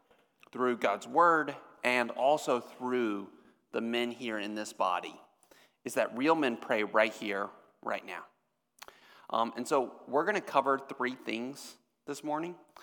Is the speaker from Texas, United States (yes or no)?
yes; Austin, Texas, United States; now in Dallas, United States; I am originally from Austin, so I am a Texan, kind of. The People's Republic of Austin is being represented. I went away from Texas for school originally to go to USC, and then I came back and went to SMU